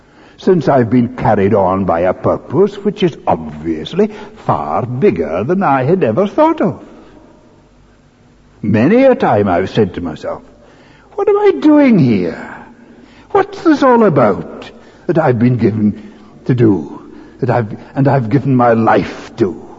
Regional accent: Aberdeen, Scotland, United Kingdom; the only place I could train to serve God as a semi-invalid stay-at-home was in my hometown of Aberdeen.

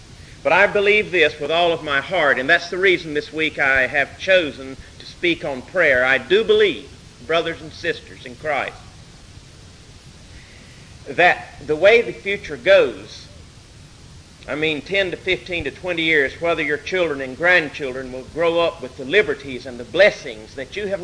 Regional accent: the South, United States; accent: Southern Confederate English; though you'd never know it from my accent, but I hope you'll be able to understand Southern Confederate English, not Yankee English

